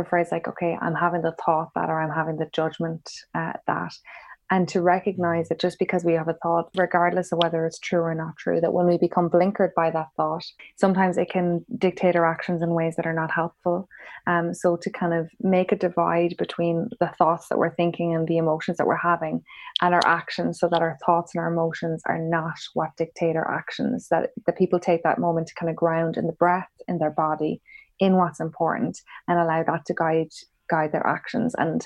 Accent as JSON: {"language": "English", "country": "Ireland", "said": "like that even if both of us leave Ireland or whatever, we'd always have that Irish within us."}